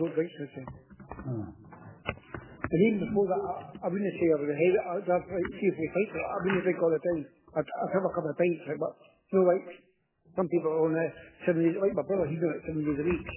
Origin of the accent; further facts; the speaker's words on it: Scotland, United Kingdom; there's no Italian this, because I'm Scottish, Mum's English.